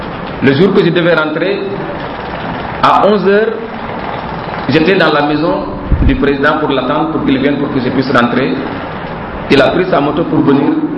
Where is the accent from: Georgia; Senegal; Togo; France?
Senegal; Diourbel; born there; J'ai dit « moi je suis né à Djourbel ». La première église, c'est mon grand-père qui l'a construite à Djourbel.